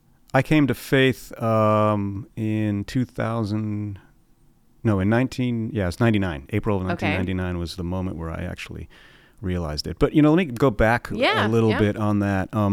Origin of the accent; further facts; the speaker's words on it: Connecticut, United States; also born or lived in Wisconsin / South Africa; I was born in Wisconsin, and when I was a year old, my dad got transferred to Johannesburg, South Africa. So the first 10 years of my life were in South Africa, so that was very formative for me. And then from there, we moved back to Connecticut